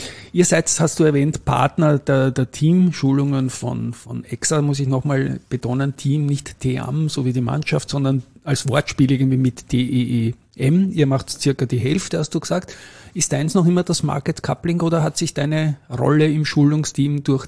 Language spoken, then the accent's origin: German; Vorarlberg, Austria; Das Skifahren war so ein kleines Stichwort, auch als Vorarlbergerin natürlich.